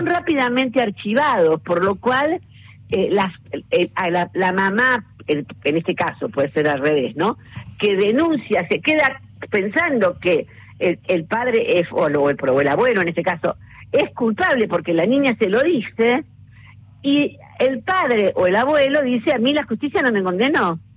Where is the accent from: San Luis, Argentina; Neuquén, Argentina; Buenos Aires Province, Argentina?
Buenos Aires Province, Argentina; Yo soy bonaerense